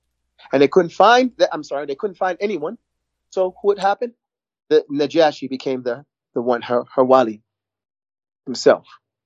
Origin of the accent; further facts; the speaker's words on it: New York, United States; I'm a New Yorker. Most New Yorkers speak Spanish as our second language, but it's not even our second language. We learned it the same time we learned English.